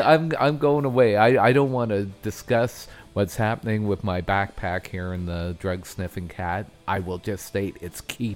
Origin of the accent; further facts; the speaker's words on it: Ontario, Canada; I always say Quebec because I'm from Ontario, which neighbors Quebec.